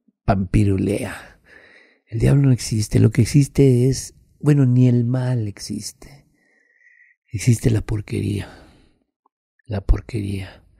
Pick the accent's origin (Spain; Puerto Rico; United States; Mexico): Mexico; Nosotros somos los mexicanos los más chingones del mundo.